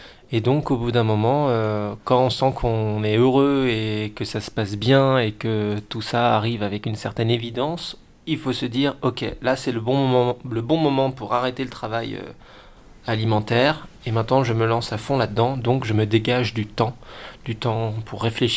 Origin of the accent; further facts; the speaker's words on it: Dijon, Bourgogne-Franche-Comté, France; now in Lyon, France; J'habite à Lyon. Je viens de Dijon, une autre ville à 200 km au nord de Lyon. Et on va dire, dans une perspective plus grande, je viens de la Méditerranée et de la Suède.